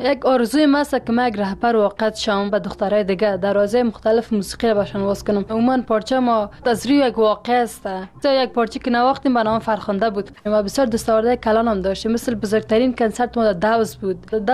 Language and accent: Persian; Jalalabad, Nangarhar, Afghanistan; من خودم از جلال آباد هستم